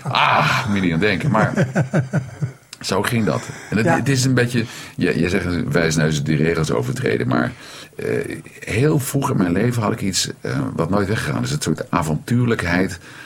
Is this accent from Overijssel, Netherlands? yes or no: no; Utrecht, Netherlands; Ik ben in Utrecht geboren.